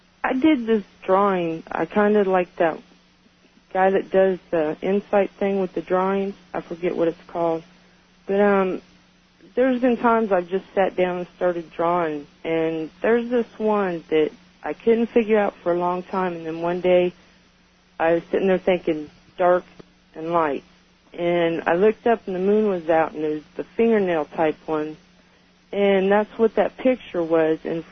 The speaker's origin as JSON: {"language": "English", "region": "Kansas", "country": "United States", "said": "I'm from Kansas."}